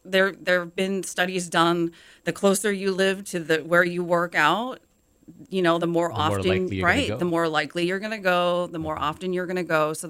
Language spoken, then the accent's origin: English; Alaska, United States; moved away as an adult; And had always wanted to live in Hawaii. I was born and raised in Alaska, so you can understand why.